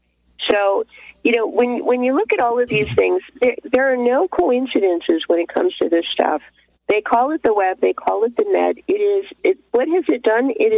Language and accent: English; Los Angeles, California, United States; And as I grew up, we moved to California, and I grew up in Los Angeles